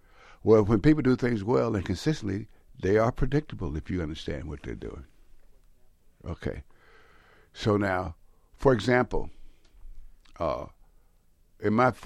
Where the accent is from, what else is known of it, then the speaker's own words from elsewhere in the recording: West Coast, United States; Now, I'm from the West Coast. I've never seen any one of these guys play or that style played, okay? So now I come here with the West Coast style.